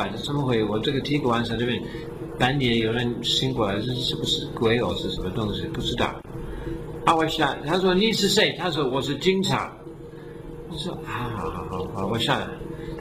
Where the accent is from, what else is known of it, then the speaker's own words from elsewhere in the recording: United Kingdom; Chinese is a second language; also born or lived in Cyprus / South Africa; 因为我是英国人，可以说的，我的护照是英文，但是我出生的在塞浦路斯